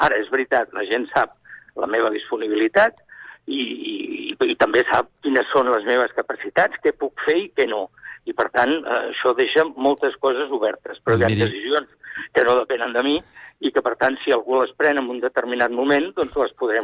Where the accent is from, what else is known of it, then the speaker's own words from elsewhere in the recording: Catalonia, Spain; soc català.